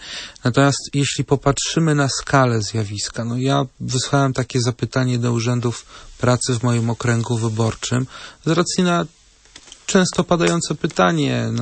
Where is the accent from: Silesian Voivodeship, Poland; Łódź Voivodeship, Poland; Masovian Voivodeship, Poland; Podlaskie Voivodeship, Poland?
Łódź Voivodeship, Poland; Kutno; sam pochodzę z Kutna i mieszkam w Kutnie